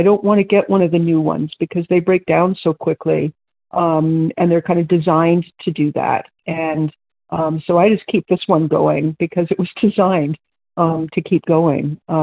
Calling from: Ontario, Canada; recovered, grateful, compulsive overeater in Ontario, Canada.

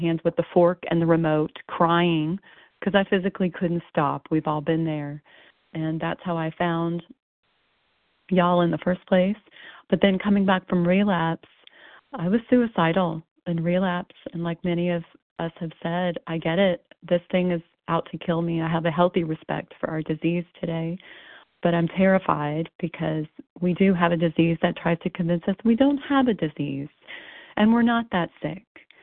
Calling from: Texas, United States; I'm calling from Texas.

